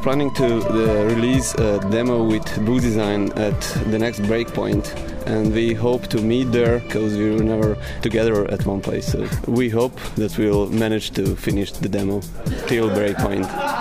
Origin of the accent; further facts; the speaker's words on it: Serbia; English is a second language; from Boozdesign, and I came from Serbia.